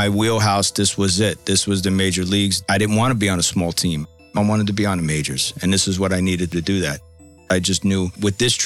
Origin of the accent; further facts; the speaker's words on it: Bayonne, New Jersey, United States; What the neighborhoods in Brooklyn used to be in the old ages is how I grew up in Bayonne.